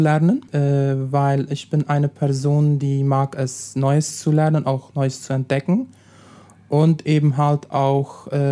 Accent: Neuland, Boquerón, Paraguay; Ich komme aus der Kolonie Neuland, bin 31 Jahre alt.

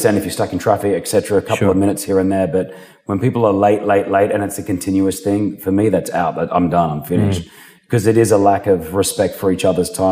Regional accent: Sydney, New South Wales, Australia; Growing up in Sydney was beautiful.

